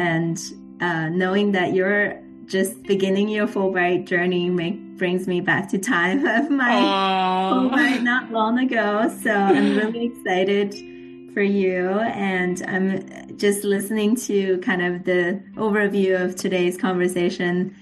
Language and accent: English; Shanghai, China; I was born in China in the 80s, where things weren't as good as now today.